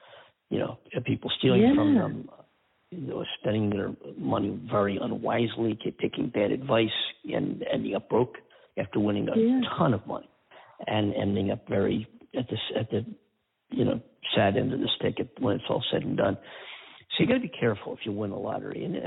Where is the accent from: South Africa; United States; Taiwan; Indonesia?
United States; Pennsylvania; My home state of Pennsylvania, where we have Fetterman running against this doctor who's been on TV